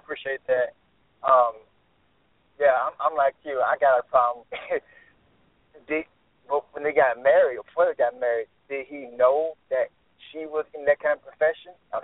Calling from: Arkansas, United States; I'm calling in from Arkansas.

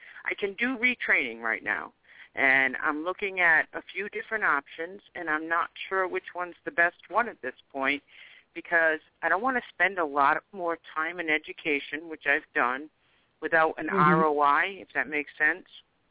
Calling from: Rhode Island, United States; In Rhode Island.

